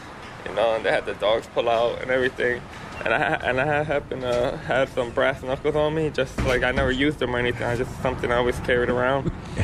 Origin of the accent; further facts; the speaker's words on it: New Haven, Connecticut, United States; from New Haven.